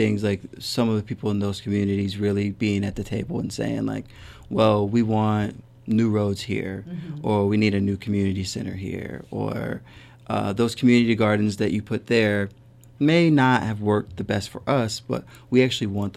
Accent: Marion, United States; And I grew up here in Marion. I grew up in Crescent Heights, which is out by the mall. And pretty low-income community, but definitely a community that thrived off of knowing your neighbor and different things like that.

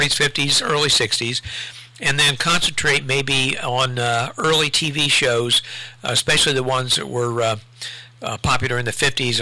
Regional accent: Ohio, United States; I grew up in Southern Ohio, so we had Channel 4, 6, and 10 coming out of Columbus.

